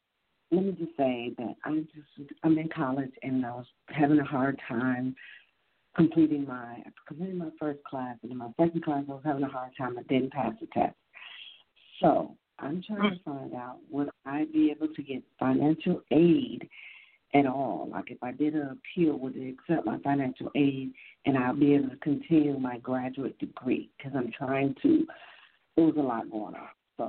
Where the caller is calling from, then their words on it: Tennessee, United States; I am calling from Tennessee.